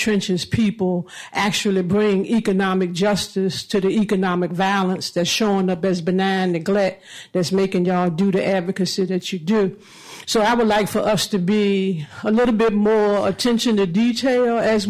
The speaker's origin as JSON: {"language": "English", "town": "Richmond", "region": "Virginia", "country": "United States", "said": "I'm from Richmond, Virginia."}